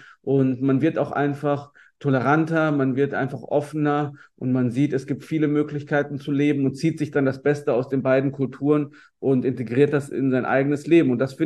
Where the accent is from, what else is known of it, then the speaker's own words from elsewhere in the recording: Rhineland, Germany; Ich komme ja aus dem Rheinland